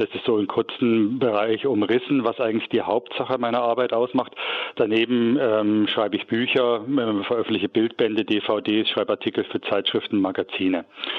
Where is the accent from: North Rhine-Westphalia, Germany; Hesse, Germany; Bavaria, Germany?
Bavaria, Germany; Ludwigstadt; Ich bin aufgewachsen in Ludwigstadt, was ja nicht weit entfernt ist von Saalfeld, allerdings auf westlicher Seite des Zaunes. In kleinen Städtchen also aufgewachsen, in 3 Richtungen, wo ich geguckt habe, war der Zaun.